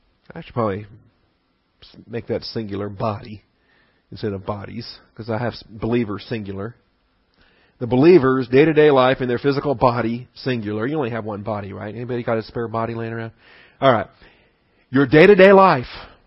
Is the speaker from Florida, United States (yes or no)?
no; Washington, United States; I grew up in Washington State and you could look. To the east were the Cascade Mountains. To the west were the Olympic Mountains.